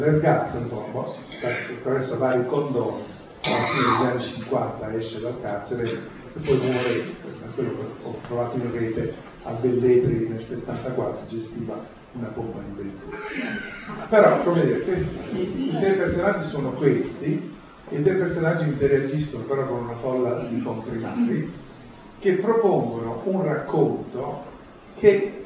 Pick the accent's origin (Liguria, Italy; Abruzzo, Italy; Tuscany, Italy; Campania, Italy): Campania, Italy; Naples; now in Turin, Italy; io sono più di 50 anni che vivo a Torino, però sono napoletano.